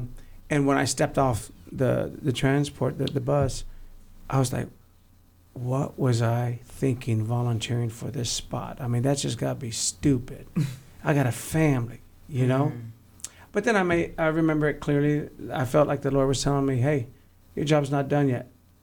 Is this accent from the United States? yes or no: yes; San Antonio, Texas, United States; I said, I'm from San Antonio, Texas.